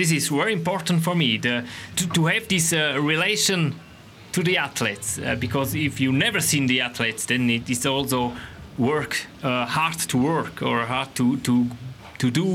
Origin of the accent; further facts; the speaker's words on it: Switzerland; English is a second language; I'm Swiss. I'm from Switzerland, and of course, I hope that the Swiss guy will win this race today.